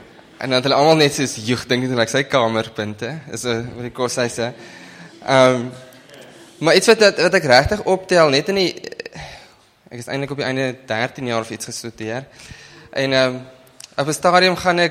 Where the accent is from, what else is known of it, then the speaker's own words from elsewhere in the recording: Northern Cape, South Africa; ek gaan definitief Afrikaans praat, want my Engels is eintlik verskriklik swak. Ek kom van die Noord-Kaap af. So, daar in die Kalahari